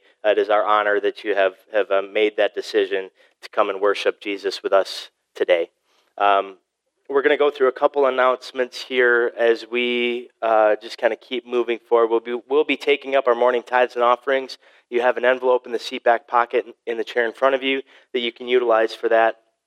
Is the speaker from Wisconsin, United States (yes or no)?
yes; Wisconsin, United States; I'm born and raised in Wisconsin. I don't think I've ever lived outside of this state for more than a month at a time